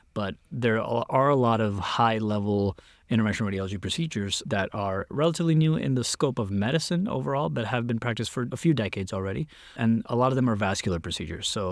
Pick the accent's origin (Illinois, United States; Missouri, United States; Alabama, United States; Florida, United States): Illinois, United States; Chicago; I'm originally from Chicago. I still live there actually with my wife and one daughter.